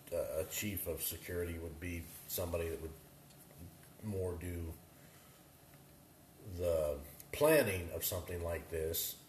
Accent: United States; I don't care because I'm American.

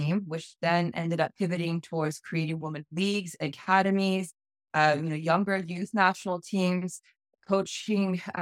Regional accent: Tulsa, Oklahoma, United States; born there; I am American-Iranian, and I was born in Tulsa, Oklahoma. For those of you that don't know where it is, it's right in the middle of the U.S.

